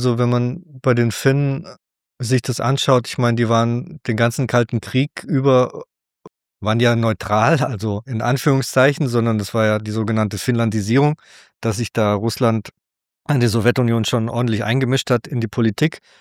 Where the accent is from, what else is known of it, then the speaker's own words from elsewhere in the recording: Germany; dass ich nicht von hier bin und fragen mich, wo ich herkomme. Und ich sage, ich komme aus Deutschland.